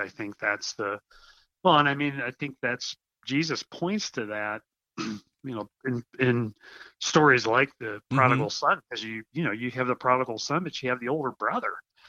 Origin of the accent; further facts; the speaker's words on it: Cincinnati, Ohio, United States; Well, I grew up in the Midwest, Mike, in Cincinnati, and grew up in a family that was sort of nominally in and out of church